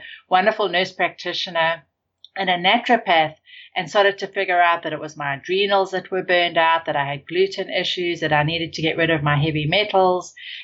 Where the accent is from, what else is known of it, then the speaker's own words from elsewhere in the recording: South Africa; And I grew up in South Africa and we didn't go to the doctor a lot.